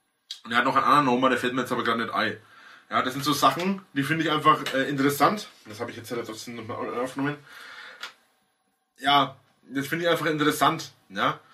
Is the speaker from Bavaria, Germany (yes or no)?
yes; Bavaria, Germany; accent: Franconian; Wenn ich aus Bayern bin, wenn ich Franke bin und ich spreche Fränkisch